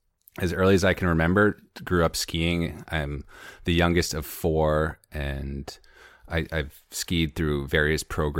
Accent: Conway, New Hampshire, United States; also born or lived in Maine / San Diego / Baja / Madison, New Hampshire; now in Jackson, United States; I am coming from Jackson, New Hampshire, relatively new home. I grew up in Conway. I've had stints in Maine and San Diego, Baja, back to Madison, New Hampshire, and worked my way up to Jackson as of this last April, made a move here.

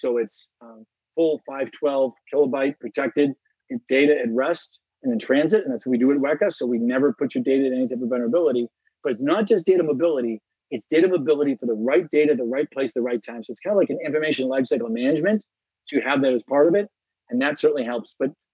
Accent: United States; as an American, that's always great seeing the transition and very patriotic day to go through this.

